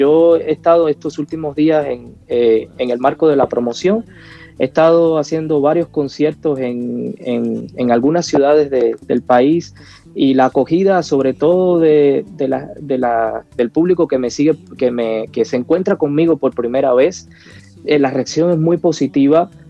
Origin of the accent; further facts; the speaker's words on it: Cuba; moved away; Y llegué a Japón gracias a ese proyecto. Pero bueno, no tuve mucha suerte cuando llegué porque salí de Cuba con un calor abrasador y llegar a Tokio en pleno febrero fue un cambio brutal